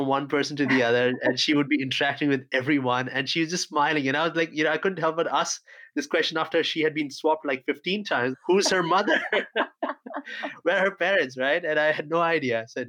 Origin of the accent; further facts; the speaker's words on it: India; You know, I come from India, and we do have a lot of community living and experiences there, living in the neighborhood